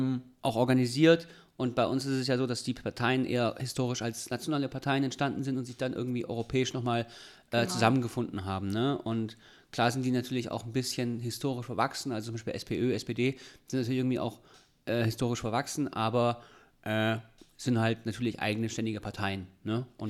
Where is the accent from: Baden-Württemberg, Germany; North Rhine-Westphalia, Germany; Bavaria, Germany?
Baden-Württemberg, Germany; Ulm; in Ulm, meiner alten Heimatstadt